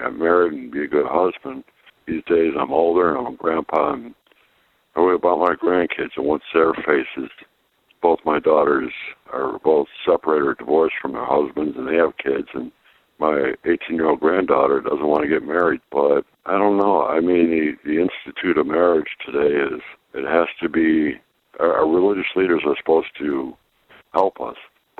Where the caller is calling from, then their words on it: Ohio, United States; I'm calling from Northeast Ohio area, talking about marriage and how when parents are divorced, the children want their parents back together.